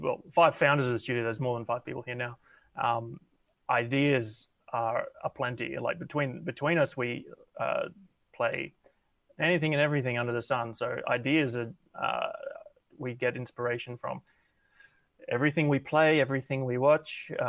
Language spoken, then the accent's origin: English; Brisbane, Queensland, Australia; I'm from Brisbane, but I was living in Sydney for 4 or 5 months working there